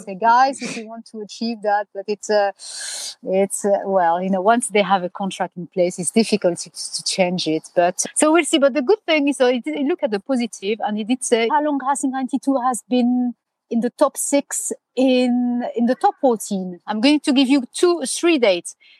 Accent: Brittany, France; My beret. Yeah, beret, my coiffe, because I'm from Brittany.

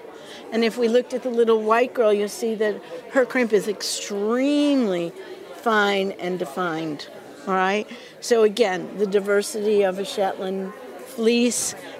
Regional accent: Bayonne, New Jersey, United States; I grew up in Bayonne, New Jersey. So I was afraid of sheep in the beginning.

